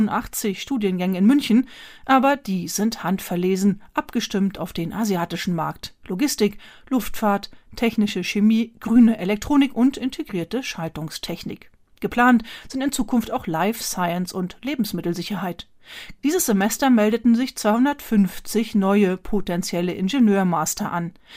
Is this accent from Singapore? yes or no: yes; Singapore; German is a second language; Ich stamme aus Singapur und wollte an unserer lokalen technischen Uni studieren.